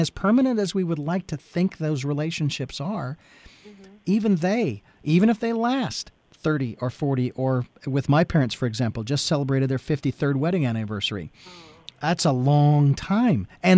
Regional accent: Phoenix, Arizona, United States; It was kind of nice to see Phoenix, my hometown.

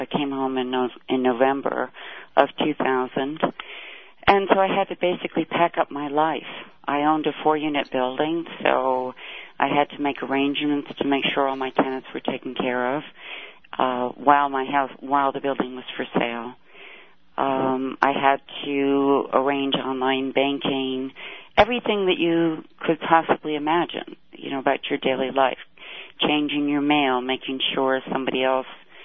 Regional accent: United States; now in Egypt; Well, I'm an American.

